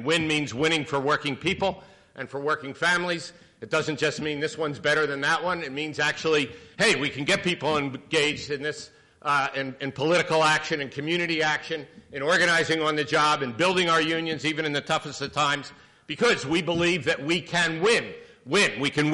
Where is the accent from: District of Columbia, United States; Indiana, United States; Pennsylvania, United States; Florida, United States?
Pennsylvania, United States; Philadelphia; like it was when I grew up in Philadelphia.